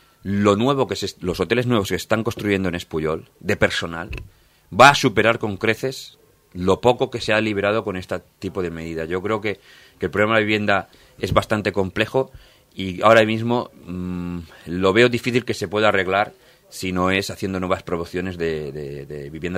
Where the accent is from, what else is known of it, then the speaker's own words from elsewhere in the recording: Formentera, Balearic Islands, Spain; imagínate yo que vengo de Formentera y ir a Madrid, es una cosa alucinante